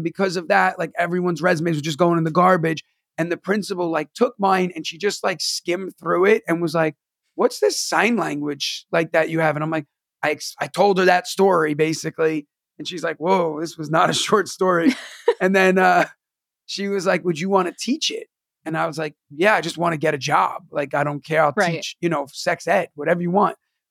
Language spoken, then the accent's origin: English; New York, United States; I cursed because like I'm from New York and like, I don't know if I could curse on here